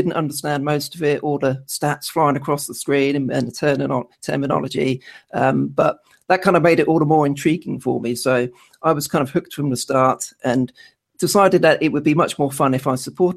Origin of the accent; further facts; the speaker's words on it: Norwich, East of England, United Kingdom; basically I'm from Norwich.